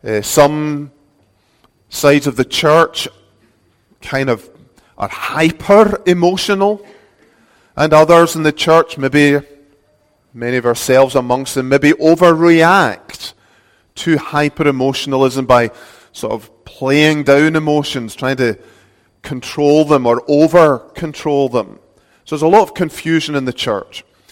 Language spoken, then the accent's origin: English; Scotland, United Kingdom; now in United States; I'm from South Texas. No, originally from Scotland, and we moved here about 11 years ago, and only last year, actually, we became full-blooded American citizens